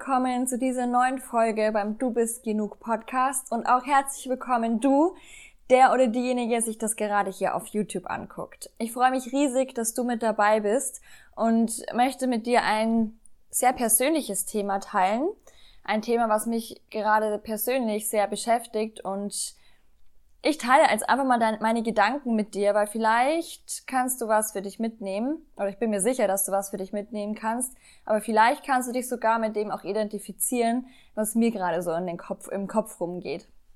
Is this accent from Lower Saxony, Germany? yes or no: no; Amberg, Bavaria, Germany; born there; Meine Heimat, also an dem der Ort, an dem ich geboren wurde, der ist auch toll. Das ist Amberg in der Oberpfalz, vielleicht kennst du den sogar. Und es ist eine schöne Kleinstadt